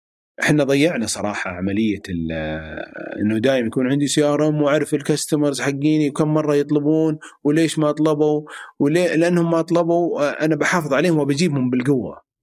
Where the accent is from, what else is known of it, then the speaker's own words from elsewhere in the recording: Saudi Arabia; هل تتوقع المشكله الرئيسيه اللي عندنا في السعوديه